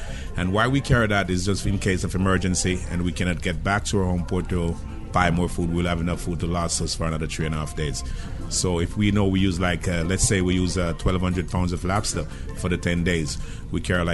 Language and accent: English; Kingston, Jamaica; I'm from Kingston, Jamaica.